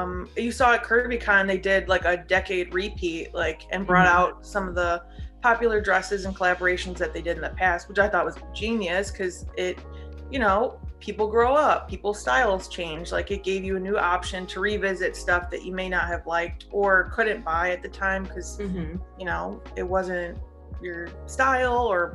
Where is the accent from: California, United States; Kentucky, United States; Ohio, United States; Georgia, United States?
Ohio, United States; Cleveland; So, because I'm from Cleveland, I'm a devout Cleveland fan through and through for all teams.